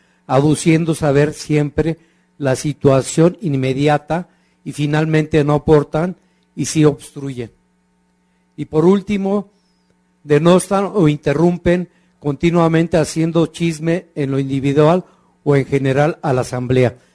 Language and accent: Spanish; Azcapotzalco, Mexico City, Mexico; vengo del pueblo de Santa Bárbara en Azcapotzalco.